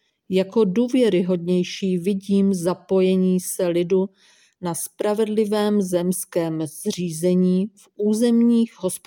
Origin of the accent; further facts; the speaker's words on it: Moravian-Silesian Region, Czechia; Jsem Slezanka, zrozená v zemi Slezsko. Hovořím dlouhodobě v okupačním státním územním celku Česká republika úředním českým jazykem.